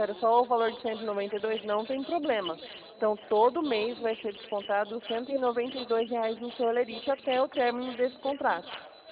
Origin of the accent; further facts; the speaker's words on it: Presidente Prudente, São Paulo, Brazil; Eu sou aqui de Prudente mesmo, tá?